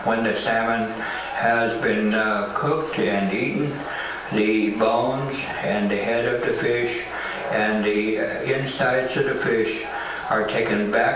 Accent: Washington, United States; I'm from the Skokomish tribe from Washington State. It's on the lower part of Puget Sound in Hood Canal.

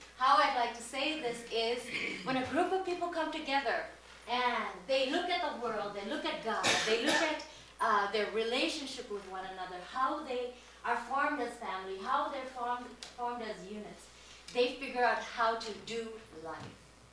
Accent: India; But I am Indian, and it's a privilege for me to work at the Churchwide

